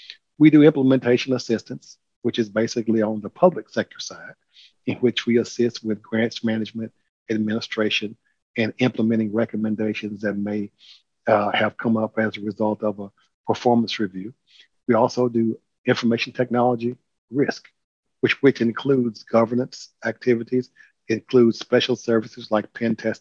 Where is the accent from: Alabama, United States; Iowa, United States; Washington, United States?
Alabama, United States; Huntsville; Yes, I am from Huntsville, Alabama. I went to Alabama A&M University in Huntsville, stayed home and went to school.